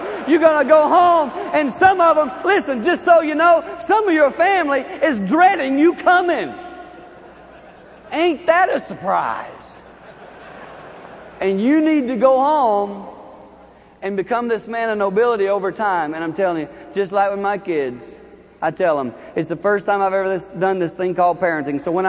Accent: Highland, Michigan, United States; in my hometown of Highland, Michigan, there was a high school basketball game between Detroit Country Day.

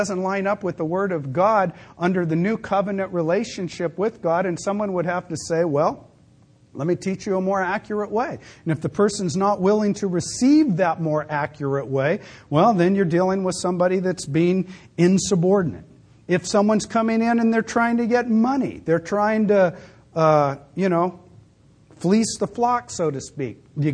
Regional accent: California, United States; born there; you know, I was born in California.

